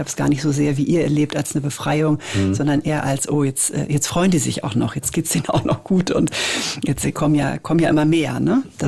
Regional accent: Switzerland; Also ich bin ja Schweizerin eben auch selber.

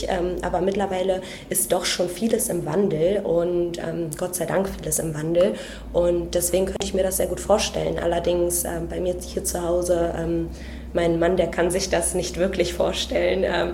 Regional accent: Berlin, Germany; ich bin 30 Jahre alt und ich lebe in Berlin. Tatsächlich bin ich auch in Berlin geboren und ich habe hier auch schon immer gelebt. Allerdings meine Eltern, die kommen ursprünglich aus Polen, aus Breslau sind sie hergekommen

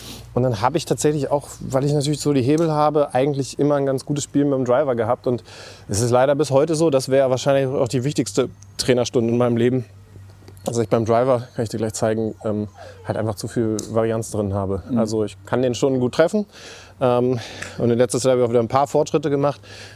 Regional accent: Lower Saxony, Germany; born there; now in Hamburg, Germany; ich bin ja gebürtiger Niedersachse, hab auch in Göttingen studiert und bin dann beruflich nach München, war da lange Zeit

